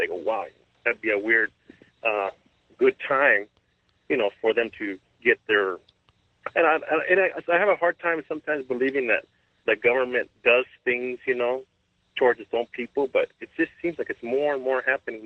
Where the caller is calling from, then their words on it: California, United States; California.